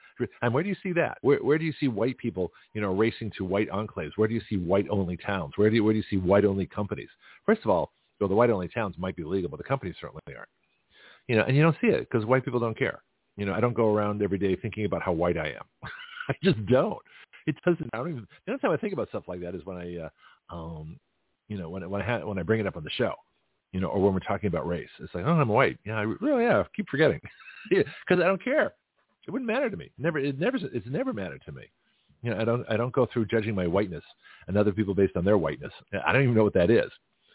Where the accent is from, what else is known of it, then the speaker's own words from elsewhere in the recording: San Francisco, California, United States; now in Milton, United States; So here I am from San Francisco.